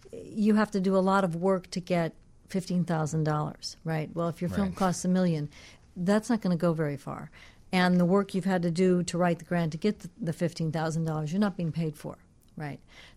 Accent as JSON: {"language": "English", "region": "Midwest", "country": "United States", "said": "So, you know, we're from the Midwest, and we just are good, solid filmmakers, right?"}